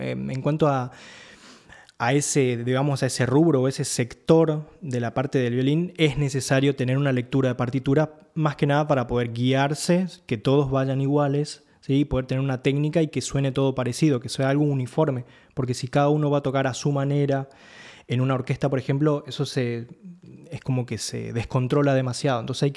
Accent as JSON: {"language": "Spanish", "region": "Misiones", "country": "Argentina", "said": "de donde vengo, de esa cuestión de Misiones es una tierra que mezcla muchas culturas, mucha diversidad, muchos animales, muchas flores, hay mucha fauna y flora en general"}